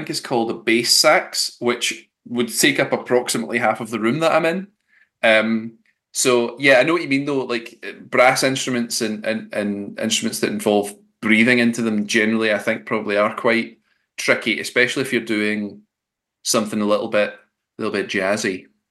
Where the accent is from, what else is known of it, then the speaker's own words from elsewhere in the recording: Yorkshire and the Humber, United Kingdom; accent: Yorkshire; Here they are in my Yorkshire accent.